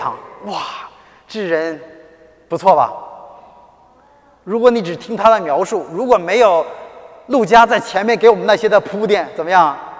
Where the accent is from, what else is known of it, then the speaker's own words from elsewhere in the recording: Northeast China, China; 我是东北人，一不小心出来了